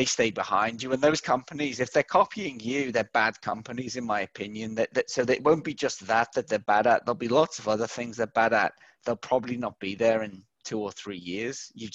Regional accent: New Zealand; I'm from New Zealand, and so New Zealand and Australia

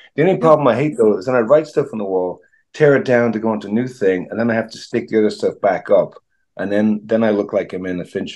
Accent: Dublin, Ireland; Yeah, I mean, that's like I'm from Dublin

